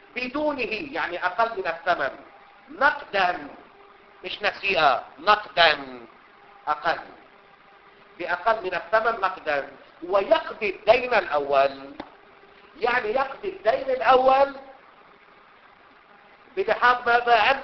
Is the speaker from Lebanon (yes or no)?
yes; Lebanon; وخصوصا عندنا في لبنان بيحكي كلمة عربي وكلمتين إنجليزي مثلا، كلمة عربي وثلاثة فرنسي